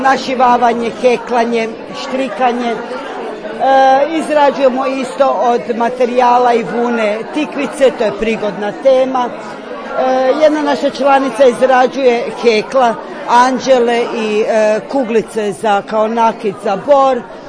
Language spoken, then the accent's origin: Croatian; Đurđevac, Koprivnica-Križevci County, Croatia; Ja sam iz Đurđevca, građanska obitelj